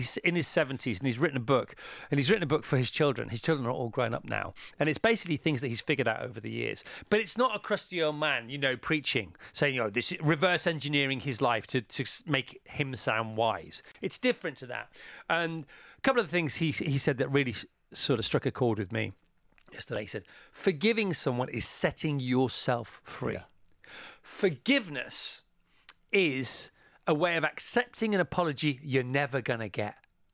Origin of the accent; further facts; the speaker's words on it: Oban, Scotland, United Kingdom; now in Bradford, United Kingdom; My amazing fiancé, Jonathan, and I are travelling up from Bradford to Oban, Scotland today, my hometown, to get married on Saturday.